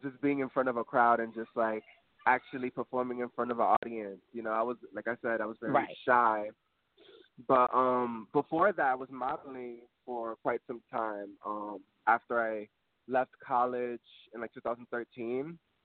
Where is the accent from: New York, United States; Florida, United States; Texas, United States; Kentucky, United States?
New York, United States; Bronx; I was in Brooklyn. I'm not from Brooklyn. You know, I'm from the Bronx